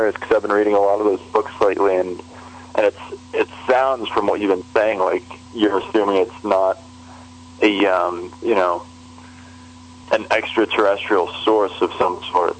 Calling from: Brooklyn, New York, United States; I'm calling from Brooklyn, New York.

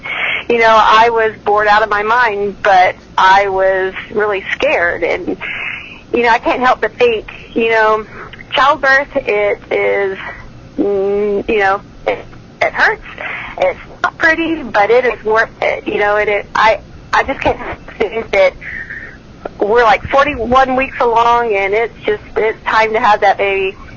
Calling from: Oregon, United States; Hi, Kevin. … I'm calling from Oregon.

